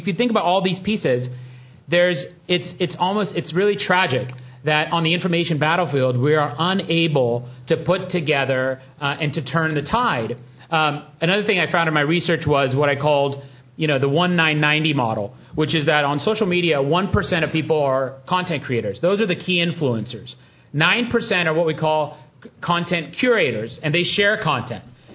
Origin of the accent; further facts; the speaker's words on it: Hanford, Washington, United States; by the way, I grew up in Hanford, Washington, which is one of the first 2 places where the Manhattan Project actually worked.